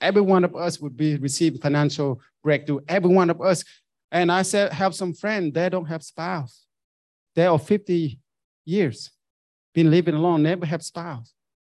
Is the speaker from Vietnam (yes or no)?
yes; Vietnam; English is a second language; I grew up in Vietnam.